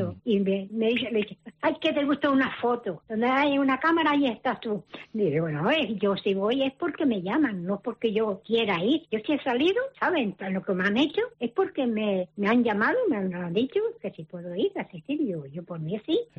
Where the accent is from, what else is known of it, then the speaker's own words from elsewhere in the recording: Carrizal, Canary Islands, Spain; also born or lived in Equatorial Guinea; Y soy del Carrizal de Ingenio. Uh-huh. Soy del Carrizal de Ingenio. Lo que pasa es que la vida que me casé, o sea, y estamos viviendo aquí hace muchos años.